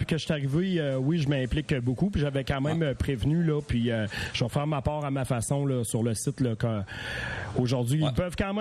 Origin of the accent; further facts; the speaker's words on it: Saint-Jean-Port-Joli, Quebec, Canada; j'habite à Saint-Damas. Je veux pas me tromper, mais je crois que c'est depuis l'été 2018. Moi, je suis natif de Saint-Jean-Port-Joli. J'ai quitté la région pour les études. J'étais parti depuis 25 ans.